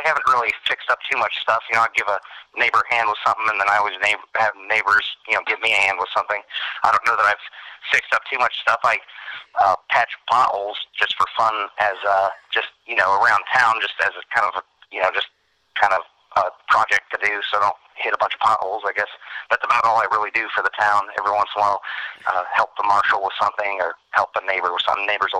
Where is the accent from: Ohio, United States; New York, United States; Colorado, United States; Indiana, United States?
Indiana, United States; Markleville; born there; I was born in Markleville, Indiana, up by Pendleton.